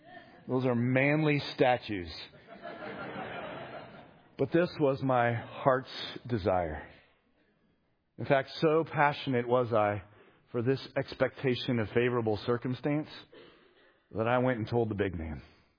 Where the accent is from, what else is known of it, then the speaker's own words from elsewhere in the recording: Los Angeles, California, United States; It reminds me of my childhood. I grew up in Los Angeles the first few years of my life. And so I was drawn to a couple of TV shows that were anchored in Los Angeles.